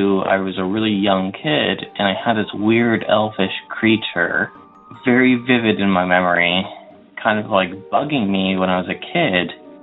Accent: Windsor, Ontario, Canada; I'm from Windsor, Ontario.

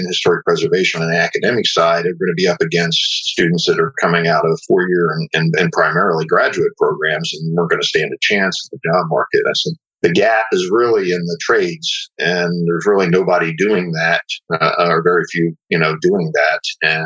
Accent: Pennsylvania, United States; I'm originally from Eastern Pennsylvania. I went to community college there.

